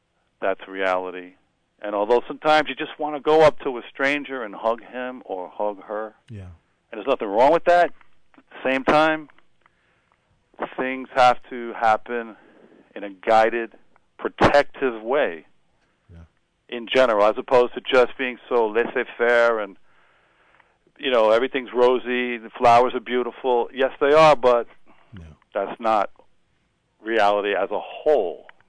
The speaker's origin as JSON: {"language": "English", "town": "New York City", "region": "New York", "country": "United States", "said": "My altruism, as well as I'm a New Yorker. I've had to deal with a lot in the city life of ours. I've even been characterized as an angry New Yorker"}